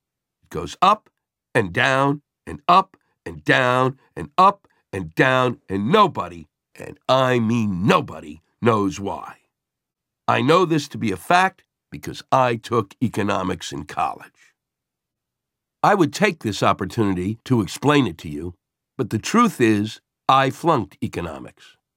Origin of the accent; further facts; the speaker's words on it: New York City, New York, United States; And in my hometown of New York City, services like after-school programming.